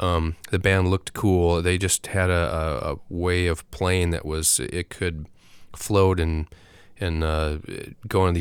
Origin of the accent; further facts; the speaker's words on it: Viroqua, Wisconsin, United States; I grew up in Viroqua, Wisconsin, and my mom was a music teacher